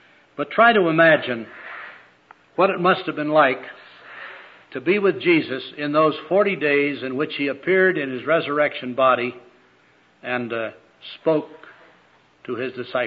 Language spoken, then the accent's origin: English; North Dakota, United States; Now, I was born and reared in North Dakota.